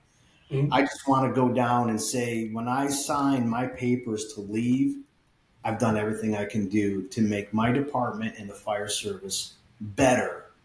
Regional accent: New York, United States; I'm from New York, which is even now, you know, kind of compounds everything, right?

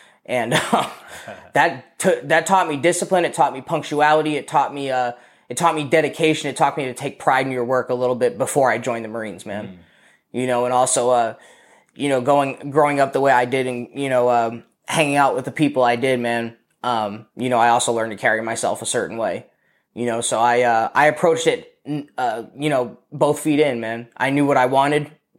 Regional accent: Massachusetts, United States; So yeah, man, I'm from Massachusetts. First 18 years of my life, I grew up there. Central Massachusetts, Worcester County

